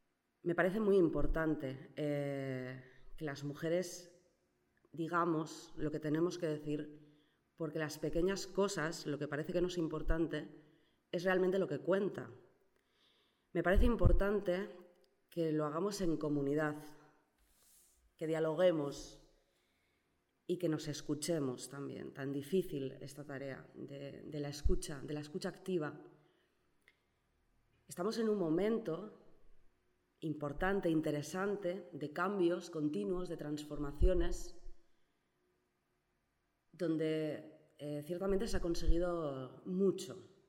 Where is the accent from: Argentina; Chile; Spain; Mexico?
Spain; Asturias; tengo 36 años, soy asturiana, pero residente de Matiena. Ya hace, van a hacer 2 años que llevo viviendo en Matiena.